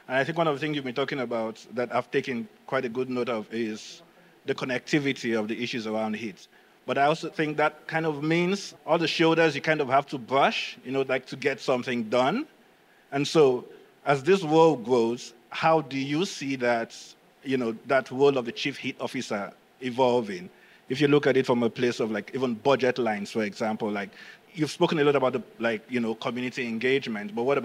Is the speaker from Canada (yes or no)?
no; Nigeria; now in Dubai, United Arab Emirates; I live in Dubai. Work at the Expo as well. I'm from Nigeria.